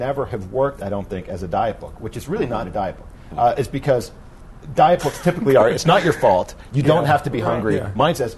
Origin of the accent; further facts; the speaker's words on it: United States; I mean, I'm an American.